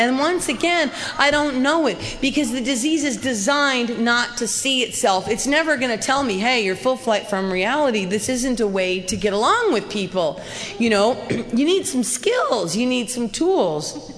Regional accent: Claremont, California, United States; I come from an educated background. I grew up in Claremont, California.

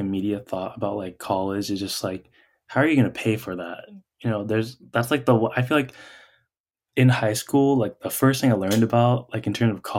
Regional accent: Anaheim, California, United States; I grew up in Anaheim, California.

